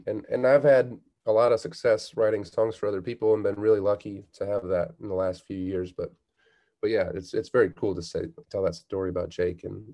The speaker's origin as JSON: {"language": "English", "town": "Kalamazoo", "region": "Michigan", "country": "United States", "tie": "born or raised there", "said": "as a kid growing up in Kalamazoo, Michigan, I have that story of like every spring break, my dad would pack up the van and we'd drive it to Fort Walton Beach, Florida."}